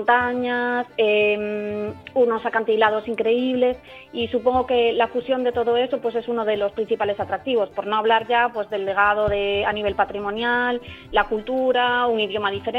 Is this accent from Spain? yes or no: yes; Galicia, Spain; born there; como buena gallega, no meto el pie en el lodo. A ver, yo si me fuera a la provincia de Ourense, que es además la provincia en la que yo nací